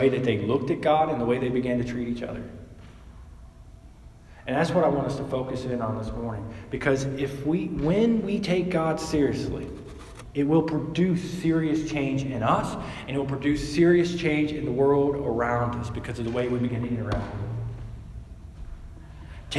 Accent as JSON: {"language": "English", "region": "the South", "country": "United States", "tie": "born or raised there", "said": "So I remember I grew up in the Bible Belt down south, and every year we would have a revival."}